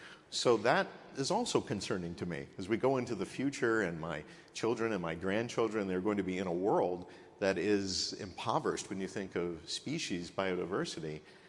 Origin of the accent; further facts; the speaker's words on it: Philadelphia, Pennsylvania, United States; I was born in Philadelphia. My early years were spent here